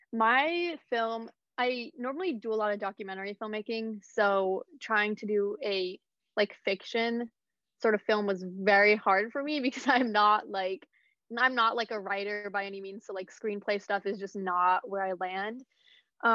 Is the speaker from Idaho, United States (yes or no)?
yes; Idaho, United States; Yeah, so I grew up in Idaho, which is, like, random state, like, super random. People literally only connected to potatoes.